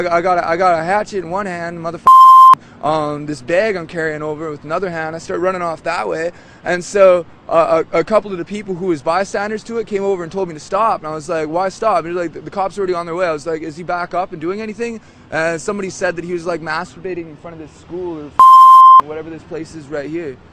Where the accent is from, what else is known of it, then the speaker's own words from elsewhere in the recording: Sophia, West Virginia, United States; Sophia, West Virginia.